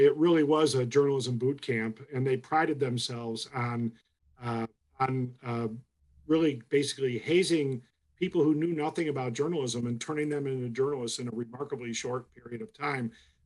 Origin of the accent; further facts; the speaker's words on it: Chicago, Illinois, United States; I grew up in the Chicago area. I was born in the city.